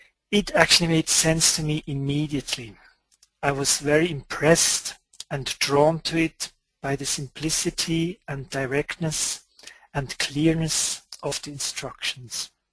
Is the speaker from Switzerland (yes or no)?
yes; Lucerne, Switzerland; from Lucerne in Switzerland. I am 50 years old.